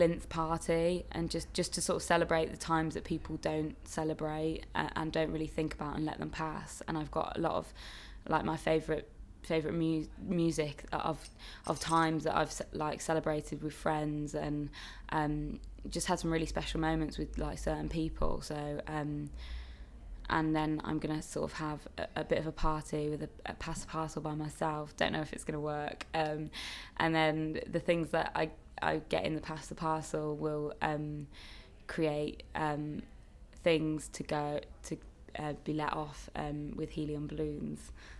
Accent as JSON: {"language": "English", "town": "Coventry", "region": "West Midlands", "country": "United Kingdom", "said": "I'm 22 years old and I'm from Coventry."}